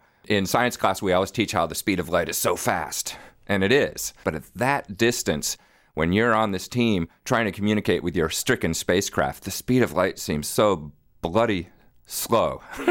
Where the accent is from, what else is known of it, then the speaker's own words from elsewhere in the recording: United States; As an American, I'm proud of him.